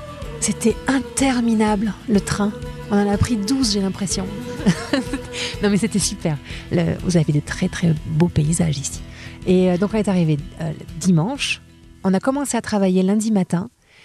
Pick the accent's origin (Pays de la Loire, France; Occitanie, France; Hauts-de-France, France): Occitanie, France; Toulouse; now in Paris, France; Sky vient de Normandie, moi je viens de Toulouse, et on habite à Paris.